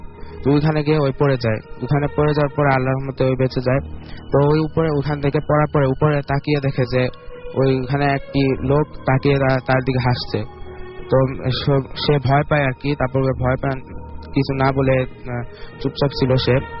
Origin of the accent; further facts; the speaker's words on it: Dhaka, Dhaka Division, Bangladesh; আমি এসেছি খিলগাঁও ঢাকা থেকে